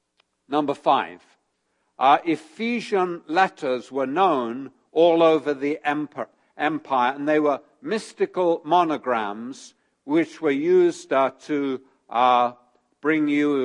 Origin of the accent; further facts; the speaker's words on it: London, United Kingdom; Now, I'm a Londoner.